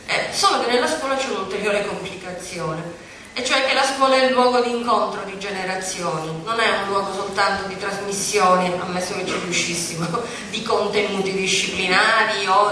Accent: Palermo, Sicily, Italy; Sia se me lo pongo come palermitana, come donna di questa terra che ha vissuto con intensità

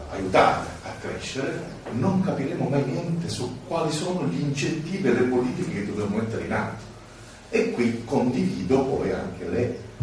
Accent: Sicily, Italy; quello che abbiamo noi come siciliani.

